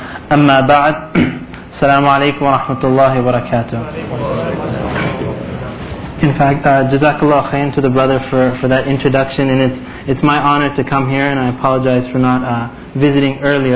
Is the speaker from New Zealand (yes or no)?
no; Canada; now in United States; To begin, growing up in Canada